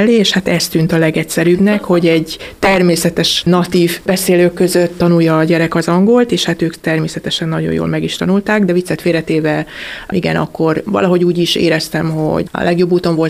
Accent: Kunfehértó, Bács-Kiskun, Hungary; moved away as an adult; now in London, United Kingdom; Kunfehérton nőttem föl, ott értem 26 éves koromig, aztán bekerültünk Kiskunhalasra, családot alapítottam, itt dolgoztam, és 24 közigazgatási év után több okból családi, szakmai, magánéleti döntöttünk úgy, hogy kiköltözünk külföldre.

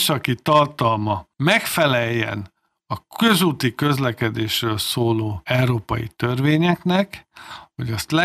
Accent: Tatabánya, Komárom-Esztergom, Hungary; Amikor én pici gyerek voltam, akkor a szülővárosomban, Tatabányán két kezemen meg tudom számolni, hány darab magántulajdonban lévő autó volt.

